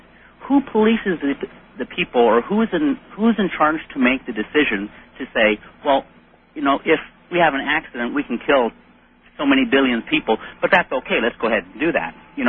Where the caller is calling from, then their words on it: Portland, United States; I'm calling from Portland.